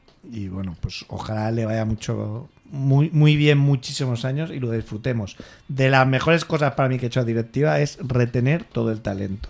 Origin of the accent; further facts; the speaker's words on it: Barcelona, Catalonia, Spain; Claro, yo soy de Averneda